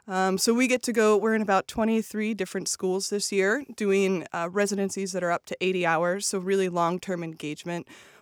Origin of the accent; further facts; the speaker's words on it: California, United States; now in Ohio, United States; No, I'm a Californian native, yes. And I love Ohio with a passion